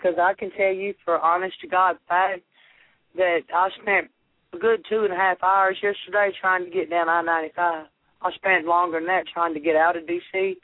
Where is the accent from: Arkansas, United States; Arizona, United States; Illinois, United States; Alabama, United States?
Arkansas, United States; I'm from Razorback country. I understand.